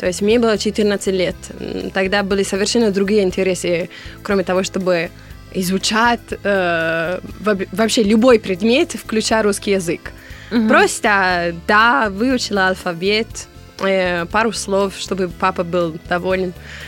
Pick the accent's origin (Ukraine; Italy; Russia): Italy; Pietrasanta, Tuscany; Russian is a second language; Родилась я в Тоскане, в городе Петросан. Это значит «Святой камень». И это находится очень близко к берегу моря, близко к городу Каррара, откуда наш мрамор.